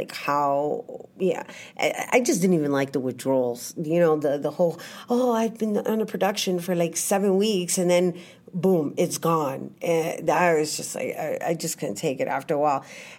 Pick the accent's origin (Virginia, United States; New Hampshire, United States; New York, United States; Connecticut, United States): New York, United States; also born or lived in California; So I am originally from El Barrio. I'm born and raised. I'm from East Harlem